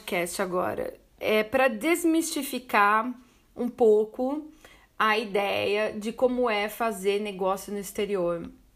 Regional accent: Sorocaba, São Paulo, Brazil; Eu sou de Sorocaba, do interior do estado de São Paulo

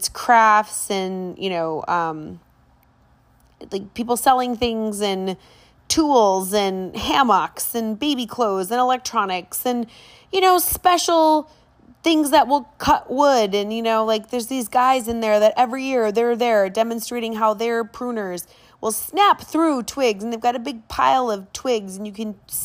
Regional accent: Minnesota, United States; every year that I'm gone from Minnesota, when I go back, I notice things. And so that's why I decided to kind of have a fun little episode about being Minnesotan

